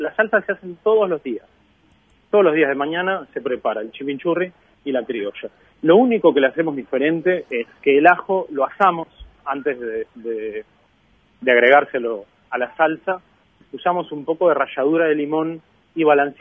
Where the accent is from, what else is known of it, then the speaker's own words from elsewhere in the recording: Uruguay; para mí como uruguayo, sería muy interesante que se empezara a expandir